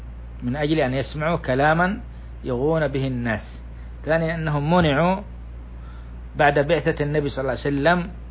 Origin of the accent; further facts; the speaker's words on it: Saudi Arabia; وأن يديم على بلادنا السعودية وجميع بلدان